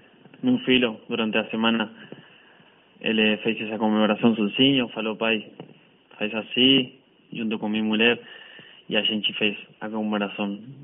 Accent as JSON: {"language": "Spanish", "country": "Argentina", "said": "estoy contento de estar acá en Argentina, de enfrentar un rival como Central en mi país."}